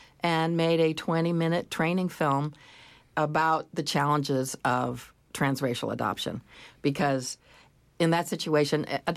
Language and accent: English; California, United States; Well, yes, in the sense that I grew up in California and went to Berkeley in the 60s.